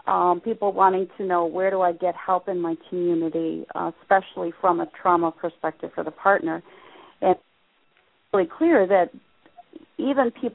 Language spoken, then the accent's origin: English; Cincinnati, Ohio, United States; in October it will be in my hometown, which is Cincinnati, Ohio.